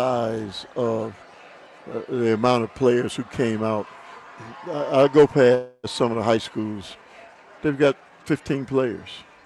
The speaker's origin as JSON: {"language": "English", "town": "Milwaukee", "region": "Wisconsin", "country": "United States", "said": "So I got to tell you, I'm from Milwaukee"}